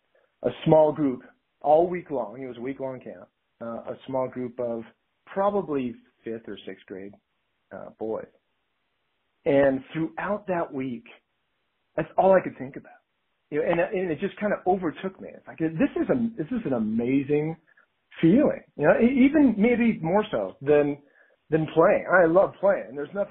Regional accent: Clarkston, Washington, United States; So I grew up in Clarkston, Washington, and during high school, loved playing ball

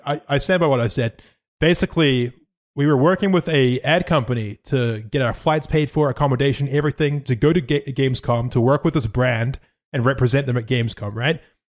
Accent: New Zealand; We're from all over the world. I'm from New Zealand.

